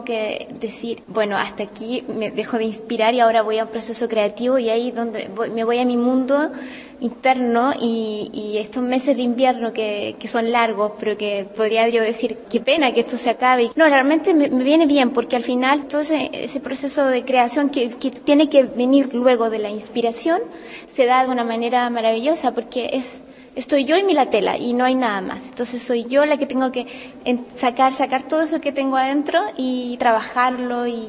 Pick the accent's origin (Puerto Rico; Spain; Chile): Chile; yo siendo chilena, tener la oportunidad en Praga de representar a mi país con mi trabajo es un privilegio